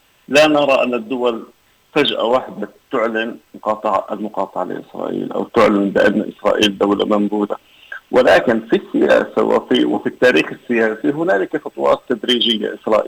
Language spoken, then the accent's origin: Arabic; Palestine; وإن كنا نحن يعني بشكل عام كفلسطينيين لا نأخذ هذه التقارير بعين الحسبان